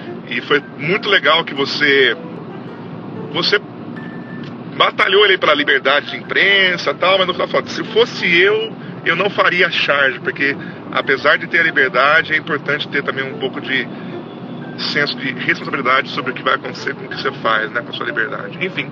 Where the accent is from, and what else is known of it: São Paulo, Brazil